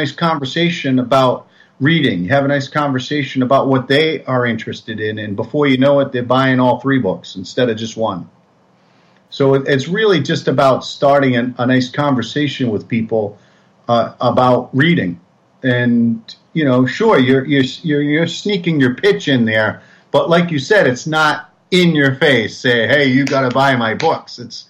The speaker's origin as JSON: {"language": "English", "region": "Rhode Island", "country": "United States", "tie": "born or raised there", "said": "Well, Rhode Island Comic-Con is my hometown"}